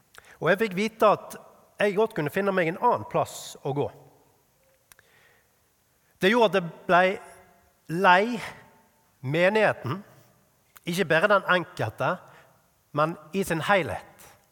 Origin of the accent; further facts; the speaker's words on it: Askøy, Vestland, Norway; på Askøy, kommunen jeg vokste opp i, rett utenfor Bergen.